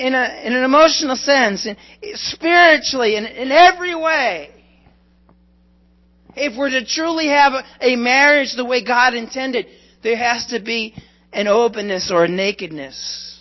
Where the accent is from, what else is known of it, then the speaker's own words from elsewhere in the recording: Massachusetts, United States; I remember I grew up in Massachusetts